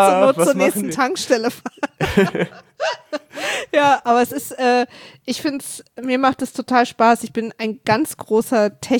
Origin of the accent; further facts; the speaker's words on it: Berlin, Germany; Das braucht man als Berliner auch nicht so doll.